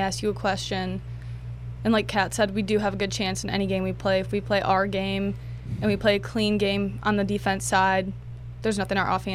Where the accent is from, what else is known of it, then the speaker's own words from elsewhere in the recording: Dundee, Michigan, United States; I'm from Dundee, Michigan.